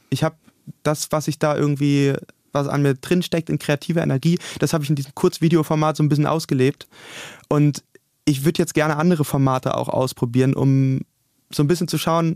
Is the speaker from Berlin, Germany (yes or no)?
yes; Berlin, Germany; Berlin ist meine Heimat und bin auch emotional sehr verbunden mit Berlin